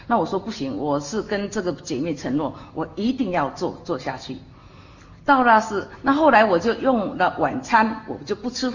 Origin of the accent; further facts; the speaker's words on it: Taiwan; 我从前我是从台湾来的